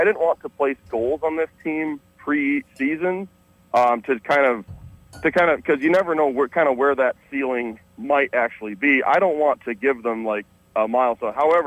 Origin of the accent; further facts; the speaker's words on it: South Dakota, United States; I'm from West River originally.